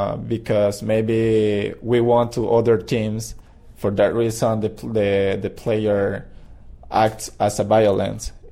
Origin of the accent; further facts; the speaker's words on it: Tola, Rivas, Nicaragua; English is a second language; I'm from Nicaragua. I come from Rivas. I original from my town, Tola.